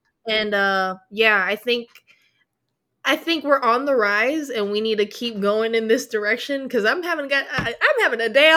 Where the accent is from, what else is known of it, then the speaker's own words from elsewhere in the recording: South Korea; you know, I'm not from here. I'm from Korea. Shout out Korea.